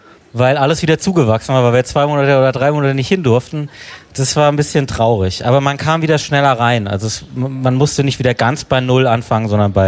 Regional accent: Southern Germany, Germany; Also ich komme ja aus Süddeutschland

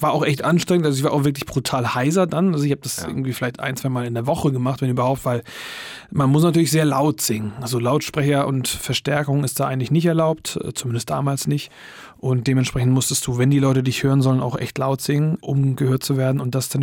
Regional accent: Eckernförde, Schleswig-Holstein, Germany; born there; Also ich bin in Eckernförde geboren, ich habe nie da gewohnt, sondern ein Stückchen entfernt. Eckernförde ist aber eine Art Kurort, ist ja direkt am Meer und da gibt es auch einen Strand und so.

